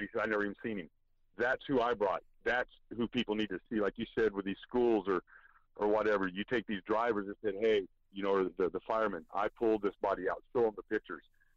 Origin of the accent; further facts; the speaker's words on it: Bakersfield, California, United States; I'm co-founder of Bakersfield's Motorcycle Awareness out of Bakersfield, California, my hometown.